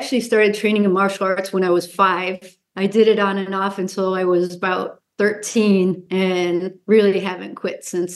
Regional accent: Ohio, United States; also born or lived in Chicago; So, so I grew up in Ohio. I went to Cleveland State. I was studying education.

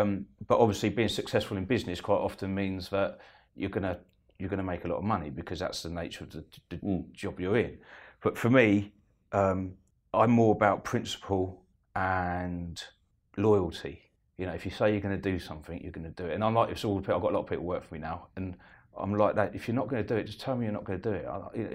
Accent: Eastbourne, South East England, United Kingdom; I'm from Eastbourne.

